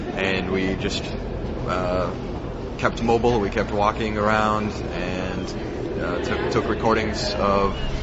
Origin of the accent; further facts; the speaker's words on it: Illinois, United States; I'm from Illinois in the USA.